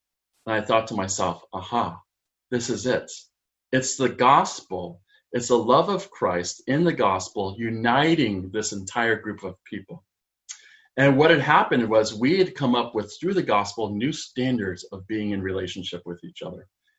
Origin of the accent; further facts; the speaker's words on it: Colorado, United States; moved away as an adult; now in St. Louis, United States; When I was in my late 20s, I moved to St. Louis to attend Covenant Seminary. And when I moved, I was coming from Colorado, and I was very much a Colorado mountain man.